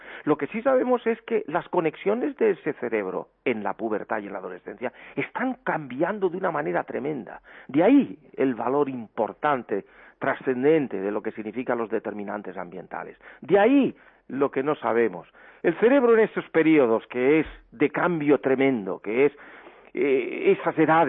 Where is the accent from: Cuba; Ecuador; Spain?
Spain; nuestra dignidad en el mundo como españoles